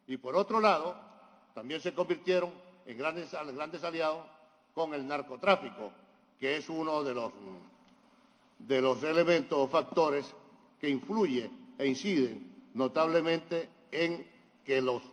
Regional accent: Venezuela; lo ocurrido en el día de ayer en Venezuela no va a impedir que el bravo pueblo venezolano logre en los próximos días la libertad y restituir la democracia en nuestro país

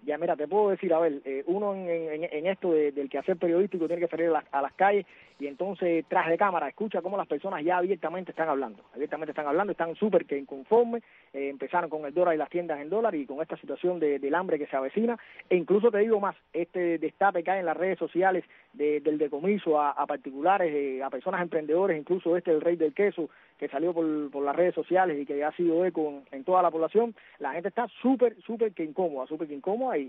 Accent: Cuba; yo te puedo decir como cubano a pie, como criollo acá de mi barrio, un barrio humilde

